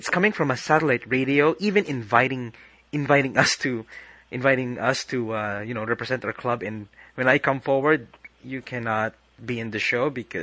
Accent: Philippines; English is a second language; they reject me because I'm Filipino or I have an accent.

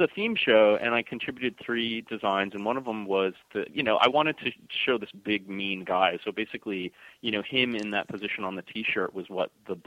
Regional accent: East Coast, United States; I'm from the East Coast originally, and of course that's like a way of life there.

